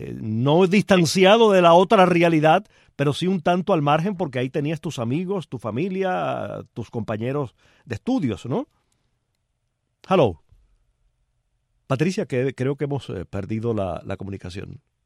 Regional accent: Cuba; moved away; aunque yo haya faltado físicamente de Cuba durante muchos años, como todos ustedes ya saben, me siento parte de ese pueblo.

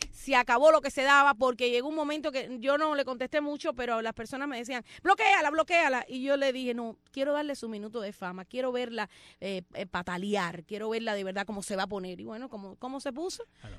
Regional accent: Cuba; mi familia en Cuba, que yo si no soy cubana.

